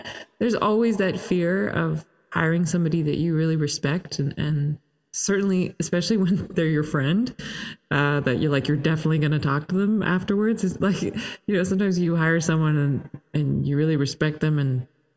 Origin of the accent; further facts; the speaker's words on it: Toronto, Ontario, Canada; I'm Canadian and grew up in Toronto.